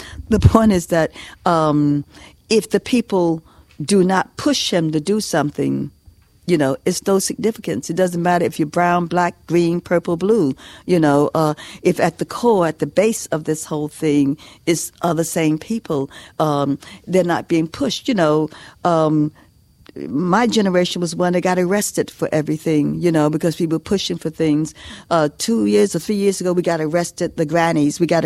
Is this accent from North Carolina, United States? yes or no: no; New York, United States; when we were growing up in New York